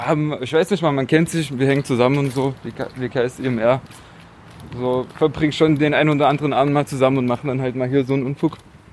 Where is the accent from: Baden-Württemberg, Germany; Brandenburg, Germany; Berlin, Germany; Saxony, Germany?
Saxony, Germany; Leipzig; Ja, also ich komme ja ursprünglich aus Leipzig.